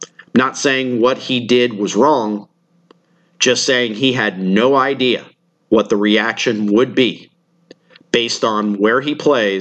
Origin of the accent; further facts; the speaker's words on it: Tampa, Florida, United States; I am from Tampa, and I don't know if you've ever visited here.